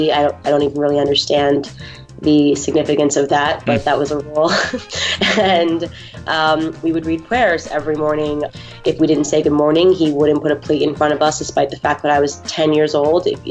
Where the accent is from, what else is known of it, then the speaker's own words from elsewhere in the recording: Stamford, Connecticut, United States; also born or lived in White Plains, United States; So I was born in White Plains, New York, but I was raised in Stamford, Connecticut my entire life.